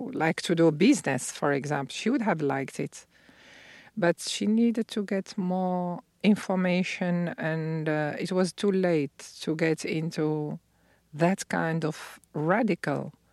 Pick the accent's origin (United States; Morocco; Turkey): Morocco; Fez, Fès-Meknès; English is a second language; like I am from Fez, which is this 9th century old city with a lot of crafts.